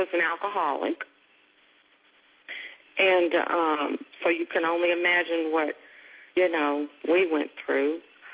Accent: Lincoln, Nebraska, United States; born there; Okay. I was born in Lincoln, Nebraska.

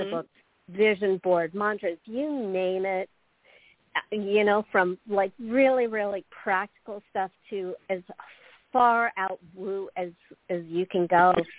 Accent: California, United States; That just means I'm from Southern California and spirituality is like really easy for us.

